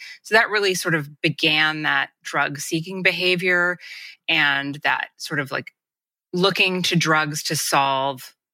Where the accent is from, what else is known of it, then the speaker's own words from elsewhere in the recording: Los Angeles, California, United States; I grew up in Los Angeles, in a suburb of Los Angeles, just about 10 minutes outside of LA proper.